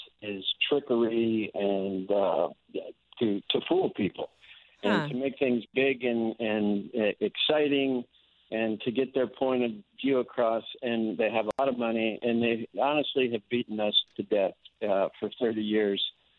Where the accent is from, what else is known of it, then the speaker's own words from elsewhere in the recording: Midwest, United States; now in California, United States; You know, I grew up in the Midwest. I had no idea how these animals were trained and how they were kept until I moved out to California.